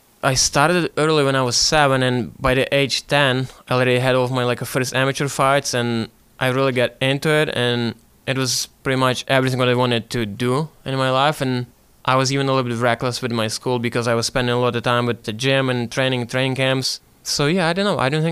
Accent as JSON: {"language": "English", "town": "Lviv", "region": "Lviv Oblast", "country": "Ukraine", "said": "I'm originally from Lviv, Ukraine."}